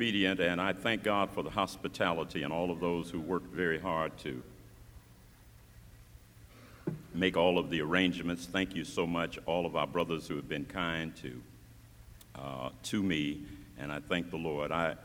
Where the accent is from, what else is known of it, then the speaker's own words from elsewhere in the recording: Los Angeles, California, United States; I was born and reared in Los Angeles